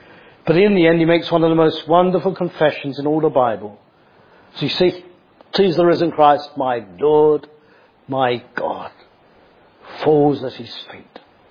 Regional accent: East of England, United Kingdom; I'm from Bedfordshire

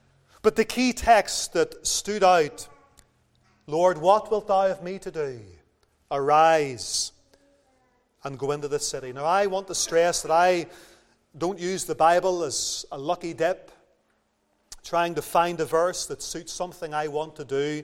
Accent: Lisburn, Northern Ireland, United Kingdom; And you know that Lisburn is my hometown.

